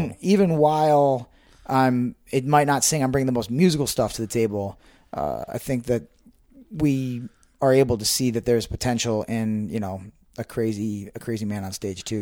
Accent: Ohio, United States; now in New York City, United States; Yeah, I'm from Ohio.

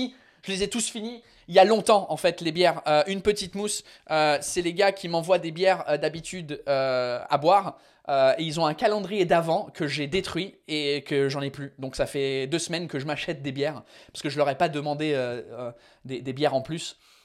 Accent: England, United Kingdom; I might add English subtitles because I can do that because I'm English.

